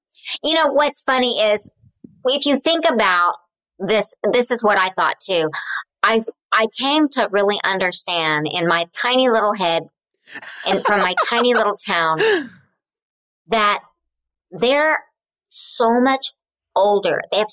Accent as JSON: {"language": "English", "region": "Oklahoma", "country": "United States"}